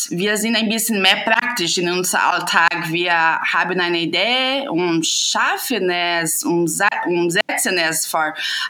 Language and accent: German; Paraná, Brazil; German is a second language; now in Germany; Ja, ich komme aus Südbrasilien, aus Bundesstaat Paraná.